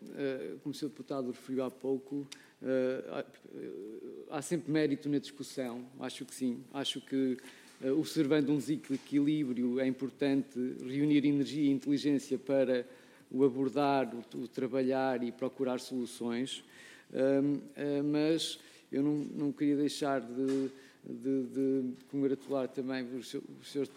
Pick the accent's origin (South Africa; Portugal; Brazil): Portugal; Trás-os-Montes; porque eu sou transmontano também